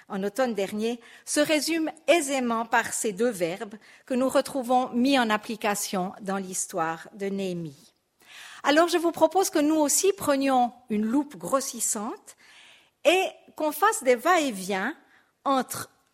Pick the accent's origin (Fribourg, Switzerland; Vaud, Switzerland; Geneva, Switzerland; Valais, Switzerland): Vaud, Switzerland; Nyon; now in Moutier, Switzerland; Certains d'entre vous me connaissent, même depuis mon enfance, puisque j'ai grandi dans la région de Nyon. Pour les autres, j'habite depuis 20 ans à Moutier, plus de 20 ans, d'où mon accent que vous reconnaissez peut-être un peu.